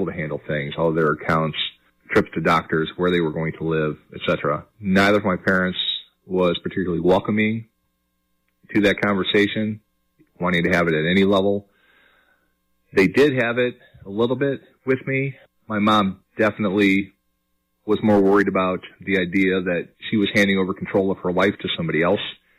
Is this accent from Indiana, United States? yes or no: yes; Indianapolis, Indiana, United States; I'm from Indianapolis, Indiana.